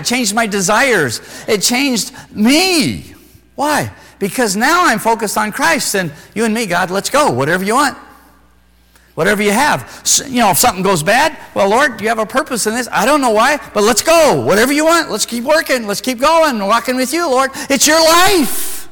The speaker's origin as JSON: {"language": "English", "region": "Wyoming", "country": "United States", "tie": "born or raised there", "said": "I grew up in Wyoming. I was a hunter. I had a rifle."}